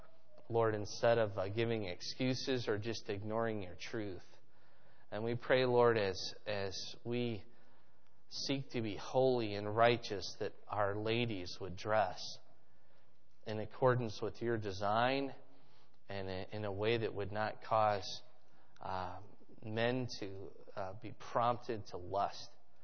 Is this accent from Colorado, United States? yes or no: no; Fort Dodge, Iowa, United States; I grew up there in Fort Dodge.